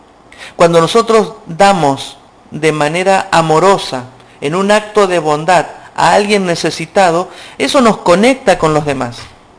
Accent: Santa Fe, Argentina; Yo soy oriundo de Santa Fe

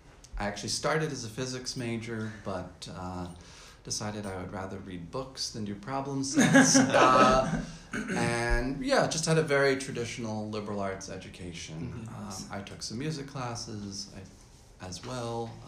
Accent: New York, United States; also born or lived in Pennsylvania; I am from the suburbs of New York City, and I grew up there and outside of Pennsylvania.

